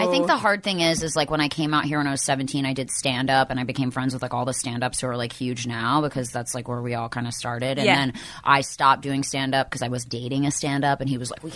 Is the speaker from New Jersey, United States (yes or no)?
no; Philadelphia, Pennsylvania, United States; Outside Philly.